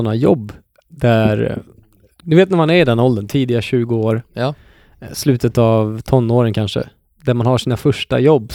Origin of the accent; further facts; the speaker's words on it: Vänersborg, Västra Götaland County, Sweden; Det var ju där jag växte upp, den lilla delen av Vänersborg.